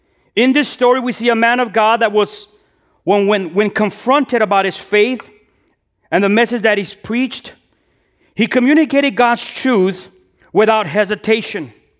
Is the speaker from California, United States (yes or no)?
yes; Los Angeles, California, United States; I am from South L.A. In South L.A., we have a different language than you guys. We speak ghetto-ish.